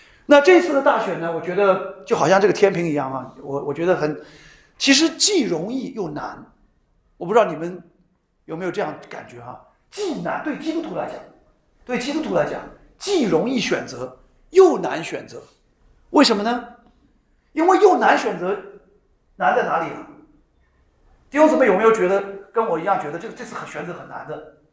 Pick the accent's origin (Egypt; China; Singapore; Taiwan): China; 我小的时候，我在中国大陆长大的